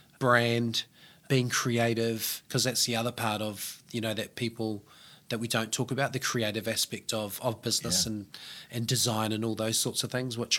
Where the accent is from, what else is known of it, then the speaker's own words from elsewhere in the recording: New Zealand; also born or lived in Australia; we moved home from Australia, and we saw that the cost of living was just astronomical in New Zealand.